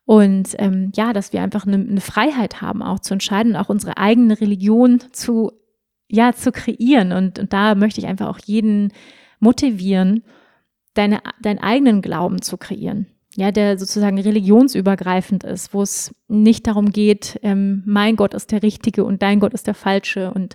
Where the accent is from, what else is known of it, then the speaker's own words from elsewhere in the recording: Germany; ich bin ja auch in Deutschland groß geworden, immer sehr besetzt eben mit dem christlichen Glauben. Ich bin ohne Religion groß geworden